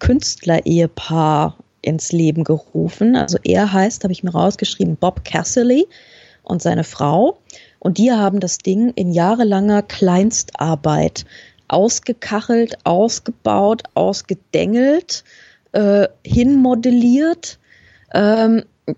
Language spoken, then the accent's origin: German; Germany; accent: German; Ich habe so konsequent meinen deutschen Akzent raushängen lassen.